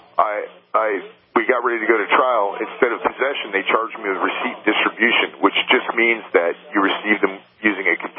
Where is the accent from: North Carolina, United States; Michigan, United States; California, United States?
California, United States; Bakersfield; born there; I was born in Bakersfield, California. My parents, both born in the United States.